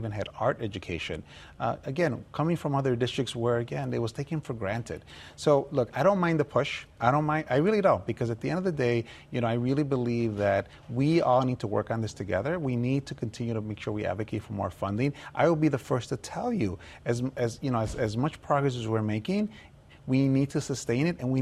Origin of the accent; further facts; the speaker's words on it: Chicago, Illinois, United States; I'm an optimist. I'm a Chicago kid. You know, I grew up in Chicago. I know the politics.